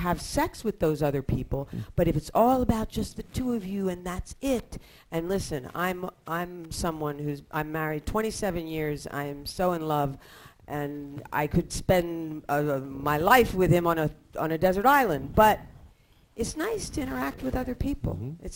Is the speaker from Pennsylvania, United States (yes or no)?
yes; Pennsylvania, United States; Pennsylvania, my home state.